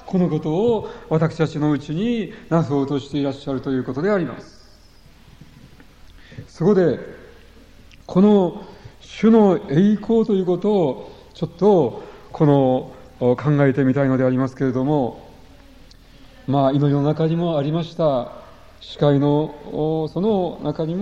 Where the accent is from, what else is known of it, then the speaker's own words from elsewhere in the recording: Tottori, Japan; born there; 私は正真正銘の日本人です、鳥取生まれの日本人です